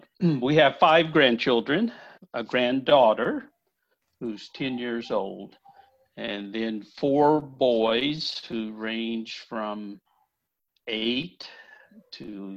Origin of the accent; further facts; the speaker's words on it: Paris, Tennessee, United States; Well, in terms of my background, I'm originally from Tennessee, a little town called Paris, Tennessee, where I grew up